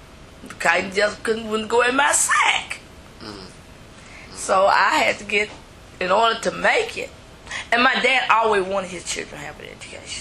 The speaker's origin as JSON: {"language": "English", "town": "Johnstown", "country": "United States", "tie": "born or raised there", "said": "Well, I was born and reared around Johnstown in the rural area of Johnstown, where I still reside in the rural."}